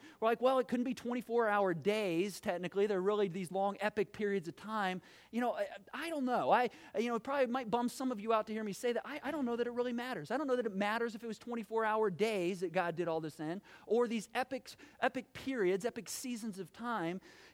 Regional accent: Battle Creek, Michigan, United States; I grew up in Battle Creek, Michigan.

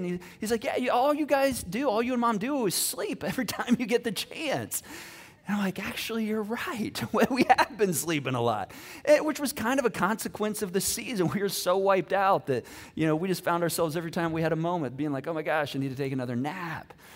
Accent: Michigan, United States; I grew up in Michigan, so we would like chip off the ice on the driveway

